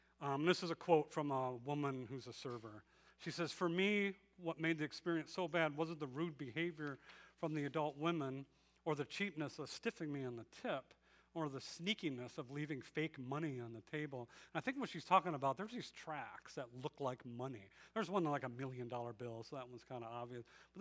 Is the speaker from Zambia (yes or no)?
no; Detroit, Michigan, United States; I'm from Detroit. Yeah, I never get shout-outs from Detroit, okay. I always tell people it's a good place to be from. I did enjoy growing up in Detroit.